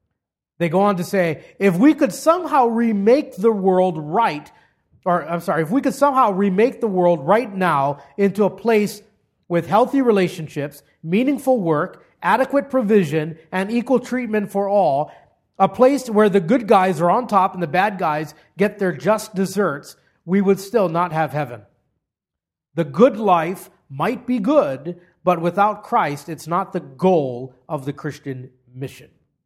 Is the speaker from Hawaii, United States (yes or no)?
yes; Hawaii, United States; Growing up in Hawaii, I grew up in a cultural melting pot. Immigrants from all over the world, and many of them kept their cultural practices, and those practices became a norm.